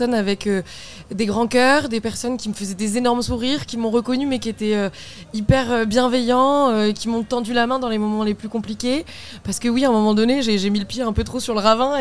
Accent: Caen, Normandy, France; on vient tous les deux de Caen.

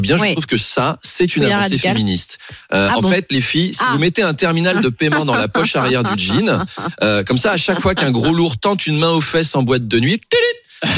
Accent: Versailles, Île-de-France, France; Chez moi, à Versailles, parce que je viens de là-bas quand même

